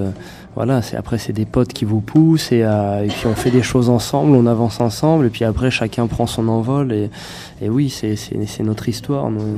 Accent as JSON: {"language": "French", "country": "France", "said": "et on est de surcroît, on est français."}